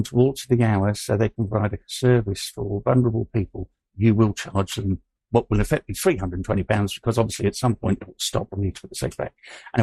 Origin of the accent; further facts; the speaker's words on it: Maidenhead, South East England, United Kingdom; I came from Maidenhead, a prosperous place down